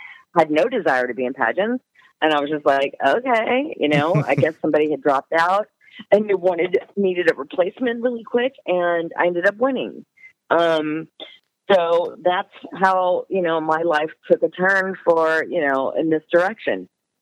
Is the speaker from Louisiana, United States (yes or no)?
yes; Louisiana, United States; Hot and sticky. It wasn't so much Louisiana that was traumatizing or that you remember.